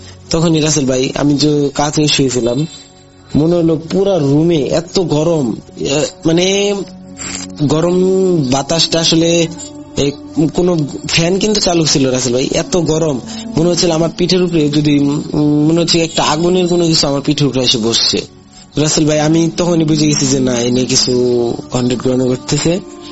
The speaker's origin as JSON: {"language": "Bangla", "town": "Sarishabari", "region": "Mymensingh Division", "country": "Bangladesh", "tie": "born or raised there", "said": "এই বছর আমার গ্রামের বাড়ি ছিল সরিষাবাড়ি, জামালপুর জেলার সরিষাবাড়ি।"}